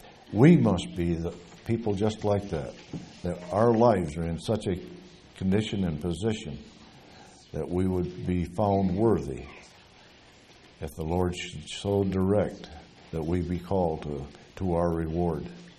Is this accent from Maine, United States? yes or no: no; Michigan, United States; I come from the state of Michigan. That's my home state. And our western shoreline is almost 100% sand dunes.